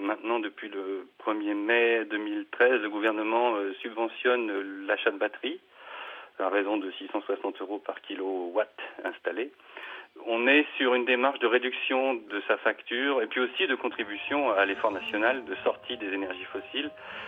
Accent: Germany; On consomme moins, on consomme à peu près 26% de moins d'électricité que les Français.

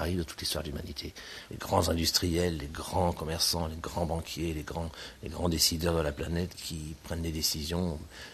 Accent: Paris, Île-de-France, France; Je suis attaché à ma ville, même si elle est un petit peu détruite

